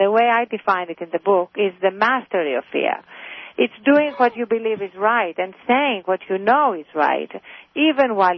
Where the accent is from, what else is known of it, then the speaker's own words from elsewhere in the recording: Athens, Greece; English is a second language; moved away; whether it was being a gawky, too tall girl growing up in Athens when I was 5'10 and my classmates were 5'0, or speaking at the Cambridge Union with this accent